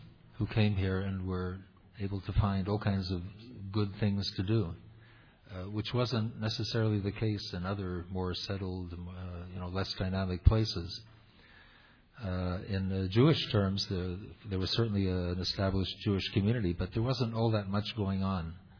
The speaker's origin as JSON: {"language": "English", "town": "Toronto", "region": "Ontario", "country": "Canada", "tie": "born or raised there", "said": "growing up in Toronto. I think those of us who were privileged to grow up in this city really had something special."}